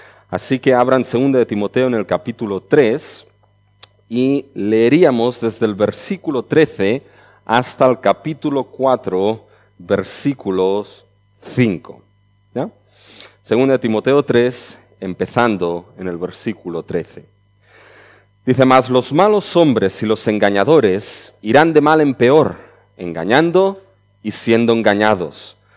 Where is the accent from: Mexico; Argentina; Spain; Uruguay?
Spain; Barcelona, Catalonia; Yo nací en Barcelona, en Cataluña, me crié ahí, como bien hablaba con un hermano, evidentemente no es lo mismo el catalán que se habla en Barcelona, ¿ya? Donde hay más mezcla, que el catalán que quizás se habla en el centro de Cataluña, en la provincia de Lérida